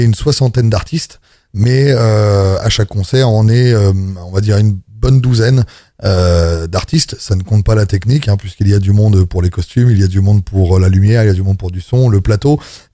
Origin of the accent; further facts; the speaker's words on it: Normandy, France; je suis normand, j'habite à une heure d'ici, j'habite près de Rouen, je suis papa de 4 enfants